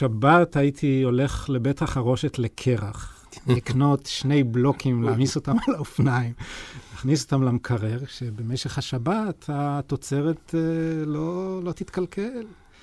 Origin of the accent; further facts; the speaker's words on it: Hadera, Haifa District, Israel; אני מחדרה, כן.